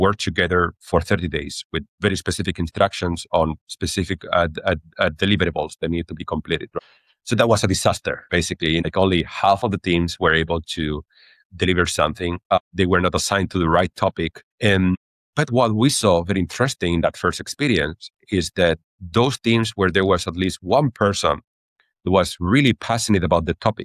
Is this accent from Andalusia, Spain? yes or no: yes; Cordoba, Andalusia, Spain; English is a second language; So I come originally from Spain, from a city in the south called Cordoba.